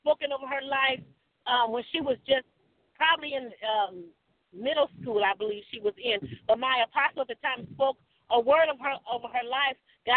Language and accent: English; Michigan, United States; now in Georgia, United States; We moved down here to Georgia. We're from Michigan. We moved down here to Georgia